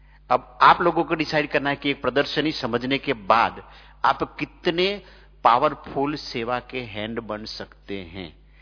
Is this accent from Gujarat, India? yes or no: yes; Gujarat, India; मैं गुजरात से हूं और गुजरात का स्टेट कैपिटल है गांधीनगर